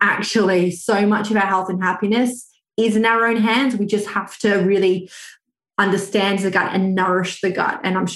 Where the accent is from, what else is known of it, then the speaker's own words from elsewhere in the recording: Australia; now in United Kingdom; I'm actually Australian, although I live in the UK. So I did my PhD in gut health back in Australia